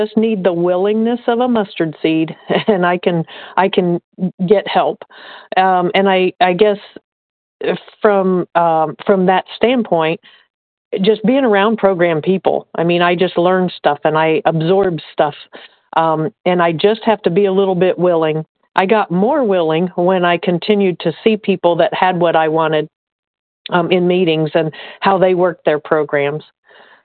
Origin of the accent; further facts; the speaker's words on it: Indiana, United States; I'm from Indiana, recovered compulsive overeater.